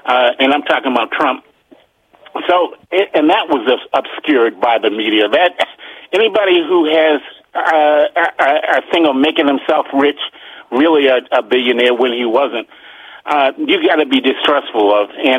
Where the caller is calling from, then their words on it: Upper Marlboro, Maryland, United States; from Upper Marlboro. How you doing today?